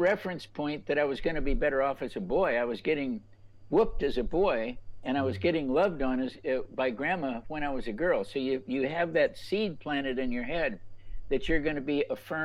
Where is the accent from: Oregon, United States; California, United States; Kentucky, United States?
California, United States; Los Angeles; now in North Carolina, United States; Yeah, I grew up actually in Los Angeles.